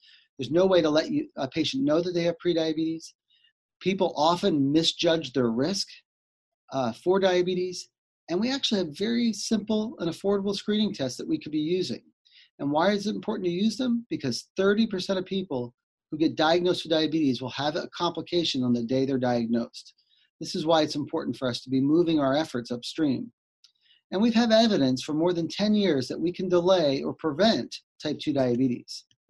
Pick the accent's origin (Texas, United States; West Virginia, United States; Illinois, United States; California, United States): California, United States; and I'm from California, so California Medi-Cal will cover this next year.